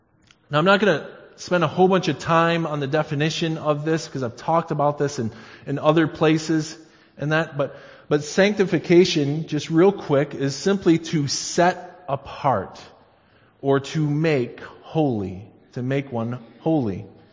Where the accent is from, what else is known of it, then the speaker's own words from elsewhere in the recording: Michigan, United States; moved away as an adult; now in Canada; But of course, I come from Michigan. Growing up there all my life until 5 years ago.